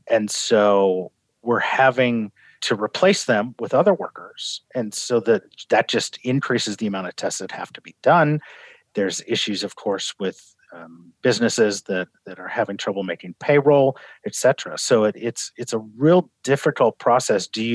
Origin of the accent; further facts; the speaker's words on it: North Dakota, United States; So I come from the Midwest, where we try to, you know, not get too afraid of things. I think that, you know, my North Dakota roots tell me